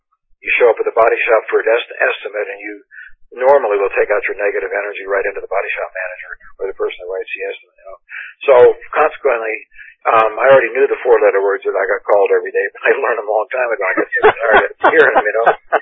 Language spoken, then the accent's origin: English; United States; I'm an American just like you, and I love my country dearly